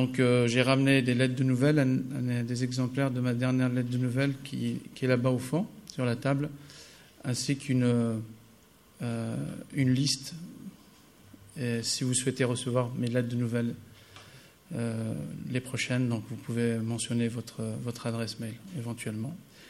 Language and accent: French; Paris, Île-de-France, France; Je viens de Paris, marié. Je suis d'origine algérienne, donc de la Kabylie